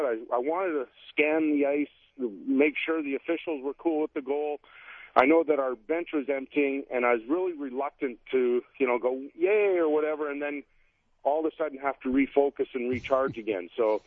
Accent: Edmonton, Alberta, Canada; I grew up in Edmonton, and I never played rep hockey until I was 16 years old

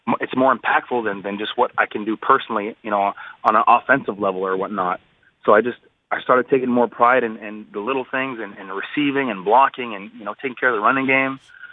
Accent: Canada; You know, I'm Canadian. I get to play in my backyard

